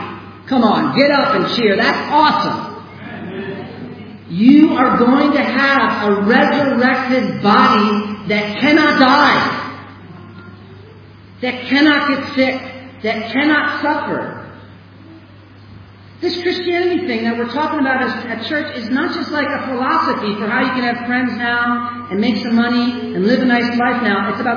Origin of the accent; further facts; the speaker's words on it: United States; now in South Africa; It's a little like me living here in Africa as an American. I'm a citizen of the United States, and yet I'm living in South Africa.